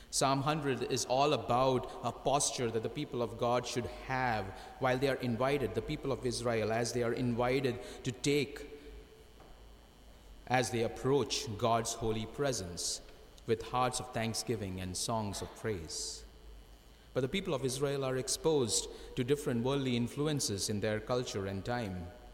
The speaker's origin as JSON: {"language": "English", "town": "Mumbai", "region": "Maharashtra", "country": "India", "tie": "born or raised there", "second_language": "English", "said": "itself to the big city of Mumbai where I lived. By the time I reached this native place of mine where my mother tongue was spoken, I found that there was no running water, there was no electricity."}